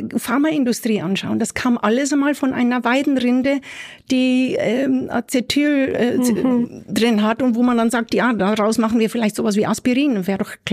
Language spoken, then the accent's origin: German; Aargau, Switzerland; Ich bin in Fricktal in Steinsäckingen aufgewachsen